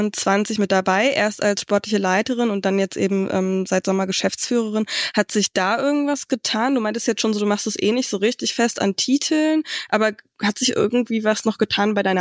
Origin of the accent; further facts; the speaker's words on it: Berlin, Germany; Also ich komme auch aus der Gegend, also Randgebiet Berlin